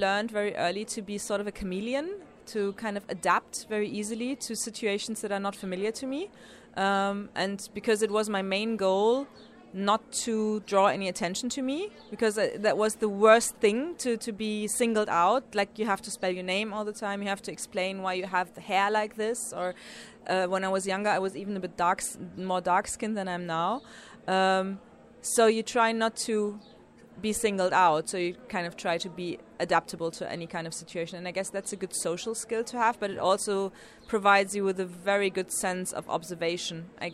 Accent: Hamburg, Germany; English is a second language; I come from Hamburg in Germany.

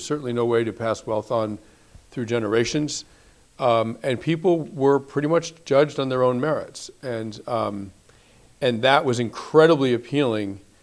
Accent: Belmont, Massachusetts, United States; I grew up in Belmont, Massachusetts.

